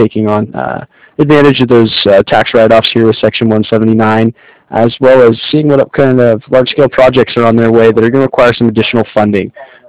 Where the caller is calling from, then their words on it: Cardiff, Wales, United Kingdom; I'm calling here from Cardiff.